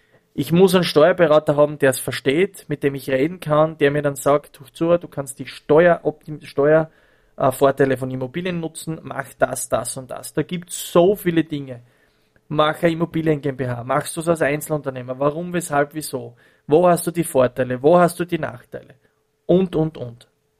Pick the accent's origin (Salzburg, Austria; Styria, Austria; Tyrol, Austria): Styria, Austria; Leoben; ich komme ja aus Leoben, die zweitgrößten Stadt der Steiermark